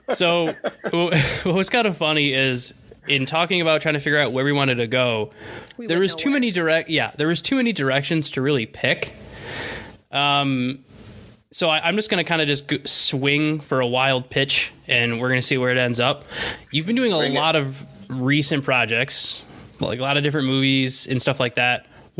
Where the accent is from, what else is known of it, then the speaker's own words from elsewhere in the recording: Michigan, United States; I came from Michigan, so I'm a Lions fan.